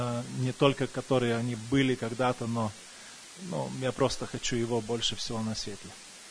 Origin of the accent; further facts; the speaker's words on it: Kaunas, Kaunas County, Lithuania; now in Sacramento, United States; я из Сакраменто, но сам из Литвы, из Каунаса.